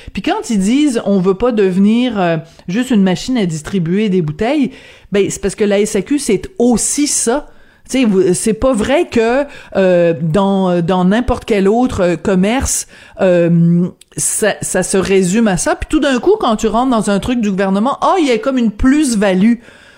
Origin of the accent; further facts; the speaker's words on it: Bordeaux, Nouvelle-Aquitaine, France; born there; c'est pas pour rien que je suis né en France. Puis où est-ce que je suis né en France? À Bordeaux.